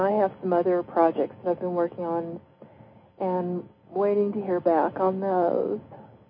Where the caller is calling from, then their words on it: Tucson, Arizona, United States; from Tucson.